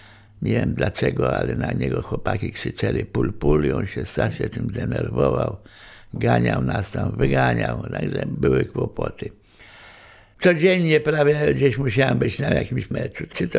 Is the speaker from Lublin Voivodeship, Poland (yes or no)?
yes; Lublin, Lublin Voivodeship, Poland; Tutaj się wychowałem na Rurach Jezuickich, kiedyś to była dzielnica taka trochę łobuzerska, Rury Jezuickie.